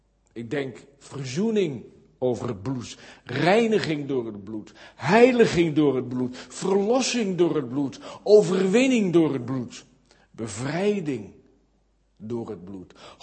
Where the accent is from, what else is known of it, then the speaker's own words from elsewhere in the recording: Kampen, Overijssel, Netherlands; wij komen uit Kampen, daar wonen we